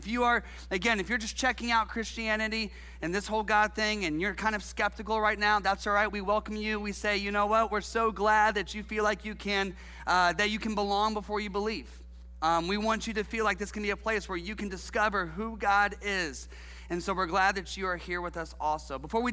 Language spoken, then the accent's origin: English; Columbus, Ohio, United States; I'm from Columbus, Ohio. I grew up there. My parents live there. I tell them stories about my life growing up there.